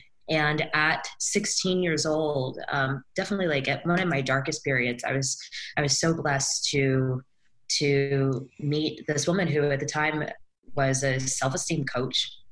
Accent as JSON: {"language": "English", "region": "Georgia", "country": "United States", "tie": "born or raised there", "said": "Well, my story, I grew up in Georgia. And so, of course, being this little Black girl in the South, I had a very difficult time finding where I belonged."}